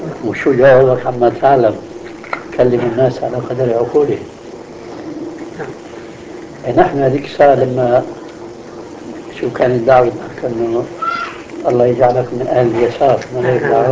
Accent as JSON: {"language": "Arabic", "town": "Damascus", "region": "Damascus Governorate", "country": "Syria", "tie": "born or raised there", "said": "أنا دراستي النظامية لا تتعدى الدراسة الابتدائية، وكانت دراسة يومئذ عندنا في دمشق 5 سنوات"}